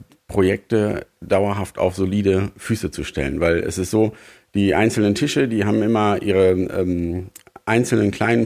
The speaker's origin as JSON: {"language": "German", "town": "Bielefeld", "region": "North Rhine-Westphalia", "country": "Germany", "said": "ich komme aus Bielefeld"}